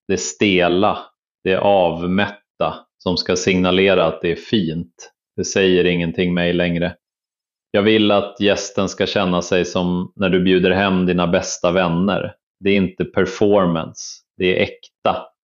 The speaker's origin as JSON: {"language": "Swedish", "town": "Västerås", "region": "Västmanland County", "country": "Sweden", "said": "Jag är från Västerås, industristad."}